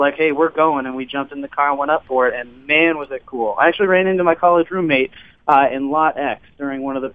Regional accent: Ontario, Canada; I grew up in Southern Ontario

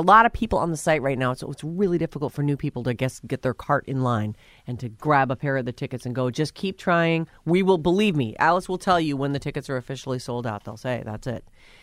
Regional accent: Colombia; I'm from Colombia

